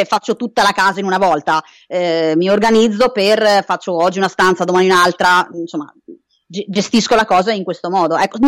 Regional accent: Friuli-Venezia Giulia, Italy; No, purtroppo io abito in provincia di Bologna, ma sono originaria del Friuli

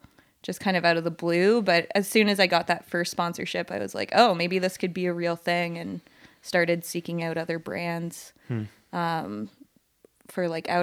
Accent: Ottawa, Ontario, Canada; I grew up in Ottawa, like in Eastern Canada, ski racing out of there.

